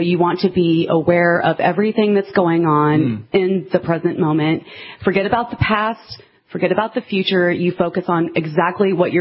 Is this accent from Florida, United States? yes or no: yes; Tampa, Florida, United States; now in New Hampshire, United States; I'm from Tampa, Florida.